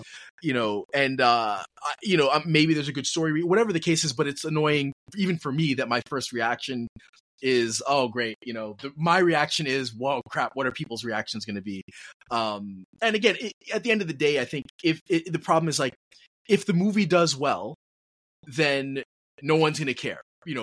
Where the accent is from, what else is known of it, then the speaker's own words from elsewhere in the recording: New York City, New York, United States; I grew up in New York in the '80s, so we're good. Perfectly happy with the city right now.